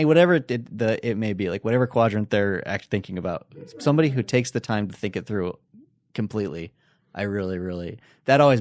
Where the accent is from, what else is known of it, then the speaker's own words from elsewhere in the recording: Colorado, United States; And I grew up in Colorado, came out here for college, met my wife there, and then started living out the American dream, basically.